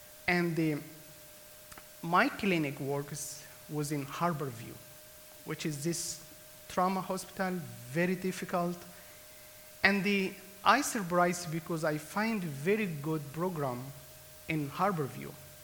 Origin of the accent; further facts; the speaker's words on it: Egypt; English is a second language; All of you know I am from Egypt.